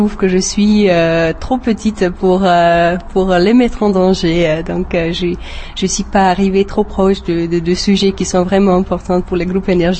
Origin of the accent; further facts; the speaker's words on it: Deva, Hunedoara County, Romania; French is a second language; now in France; Non, pas du tout, je viens en fait de Deva. C'est une ville en Transylvanie et une petite ville, presque une ville de montagne.